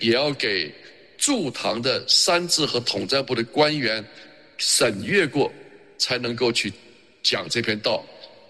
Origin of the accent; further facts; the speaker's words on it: China; 我们中国人自己可以管理教会